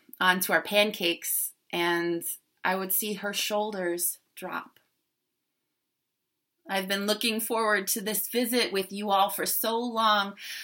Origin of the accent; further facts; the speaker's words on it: New Jersey, United States; I grew up in New Jersey, and my grandparents lived all the way out in Omaha, Nebraska.